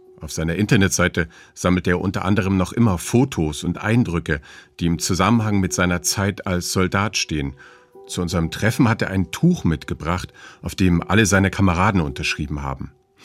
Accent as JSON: {"language": "German", "region": "East Germany", "country": "Germany", "tie": "born or raised there", "said": "Wir sind selbst in der DDR aufgewachsen."}